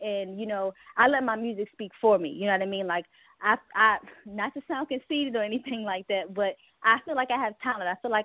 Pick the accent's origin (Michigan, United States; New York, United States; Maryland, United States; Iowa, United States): Maryland, United States; Baltimore; I'm a pop R&B artist. You know, I'm from Maryland, Baltimore to be exact, you know.